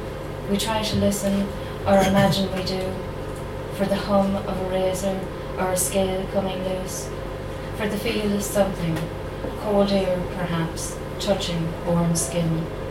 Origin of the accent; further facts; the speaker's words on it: Connacht, Ireland; I'm on the Sligo-Mayo border. I'm originally from Sligo, so I suppose there's an importance there.